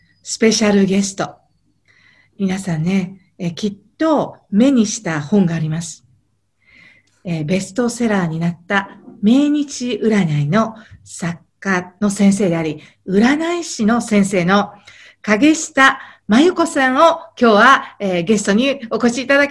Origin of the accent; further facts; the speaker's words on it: Osaka, Japan; accent: Osaka dialect; 私、大阪弁にどんどんなっていくと思う。